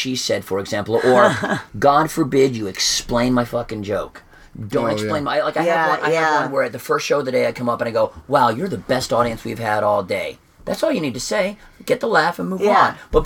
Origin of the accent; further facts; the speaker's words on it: Florida, United States; I'm from Florida.